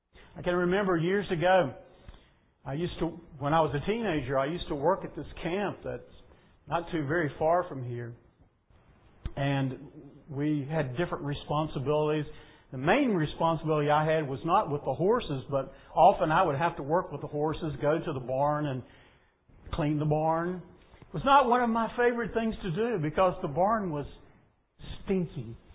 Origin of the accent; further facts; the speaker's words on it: Bassett, Virginia, United States; my hometown is Bassett, which is furniture town.